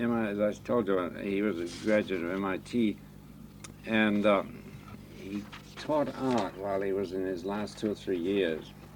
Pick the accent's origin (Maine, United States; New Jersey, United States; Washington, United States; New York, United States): Maine, United States; South Berwick; born there; Well, I was born in 1896 in South Berwick, which is right back here